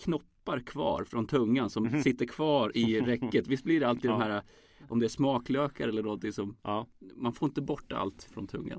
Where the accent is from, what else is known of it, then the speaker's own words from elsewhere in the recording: Matfors, Västernorrland County, Sweden; när jag var liten så i Matfors då